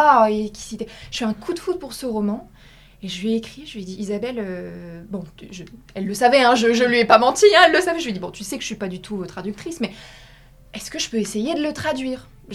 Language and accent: French; Aix-en-Provence, Provence-Alpes-Côte d'Azur, France; sachant qu'on est d'Aix tous les deux, on est d'Aix en Provence tous les deux, donc on s'était dit, on va revenir ici